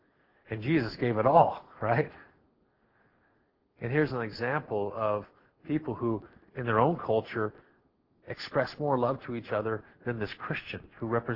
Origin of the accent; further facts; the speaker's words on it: Walla Walla, Washington, United States; born there; There's up in Washington, I was born in Walla Walla, and there's about 7-8 miles from Walla Walla, there is a mission.